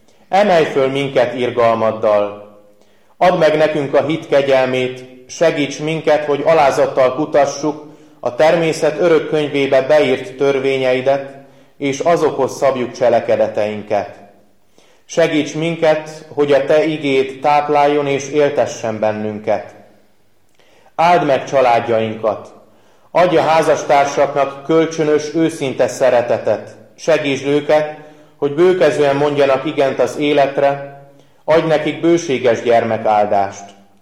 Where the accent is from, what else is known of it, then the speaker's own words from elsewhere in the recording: Becsehely, Zala, Hungary; born there; a szülőfalumból, Becsehelyről minket hallgató